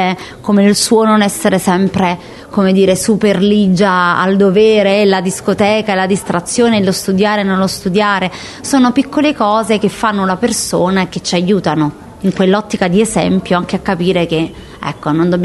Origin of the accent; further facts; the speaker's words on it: Naples, Campania, Italy; lei è casertana e io napoletana, quindi siamo campane.